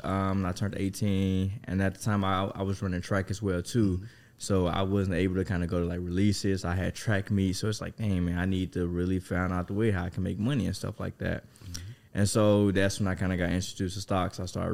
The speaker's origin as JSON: {"language": "English", "region": "Mississippi", "country": "United States", "said": "Because it pretty much started when I moved over to Texas. Because, like, I'm from Mississippi, as everyone probably know by now."}